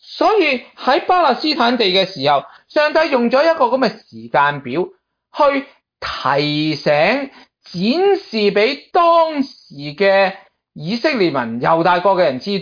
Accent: China; 所以我哋中国人都有句说话，教仔咧就唔好等啊

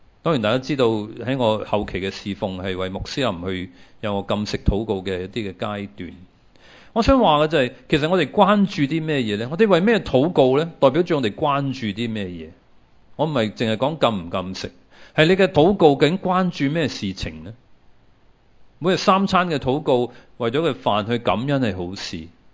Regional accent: China; 我們國家我們不是以色列人，我們是中國人。

